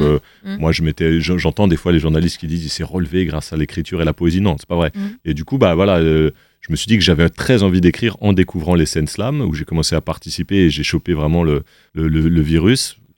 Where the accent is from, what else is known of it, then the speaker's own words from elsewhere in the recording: Saint-Denis, Île-de-France, France; Après, moi, je viens de Saint-Denis et très vite, au collège, on a écouté beaucoup de rap français.